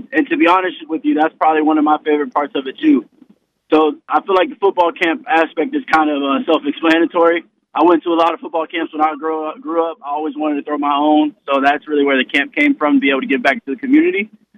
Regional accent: Tampa, Florida, United States; So I played football really my whole life. I grew up here in Tampa.

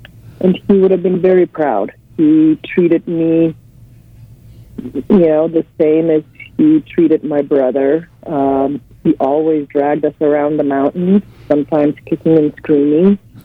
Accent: Slovenia; now in United States; But growing up in Yugoslavia was, and in Slovenia was magical, and I was very lucky.

